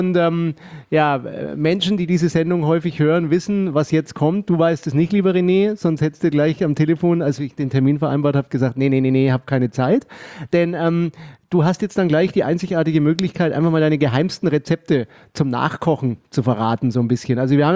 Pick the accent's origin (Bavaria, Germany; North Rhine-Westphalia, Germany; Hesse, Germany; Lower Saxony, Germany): Bavaria, Germany; Nuremberg; bin ich gern mal in meiner Heimat unterwegs. Denn ihr glaubt gar nicht, was Nürnberg, das gute Nürnberg in Franken, nicht in Bayern, sondern in Franken